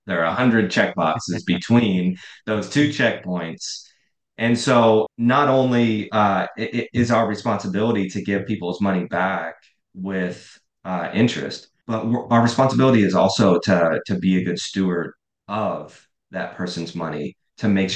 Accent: Indiana, United States; Look, I'm from Indiana. I'm a simple guy. I still eat SpaghettiOs and hot dogs, right?

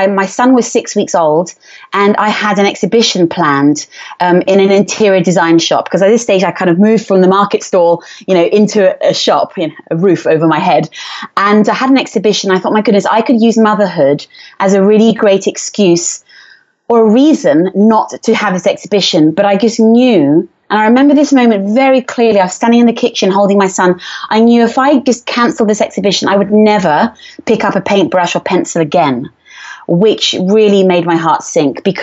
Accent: England, United Kingdom; accent: English; moved away as an adult; now in Switzerland; my journey started in England. As you can tell by my accent, I'm English, and I moved to Switzerland in 97, so I was about 23 years old

